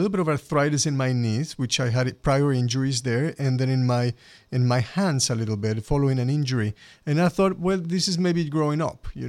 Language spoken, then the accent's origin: English; Mexico City, Mexico; English is a second language; Now, my story with this is that I grew up in Mexico City and I had GI symptoms all my life.